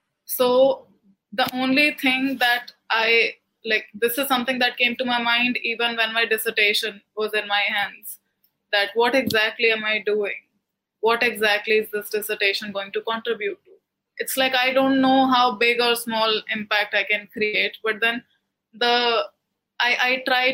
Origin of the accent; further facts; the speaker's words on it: India; I can also lay claim to being an Indian as much as anybody else. I'm trying to find my own, like, homeland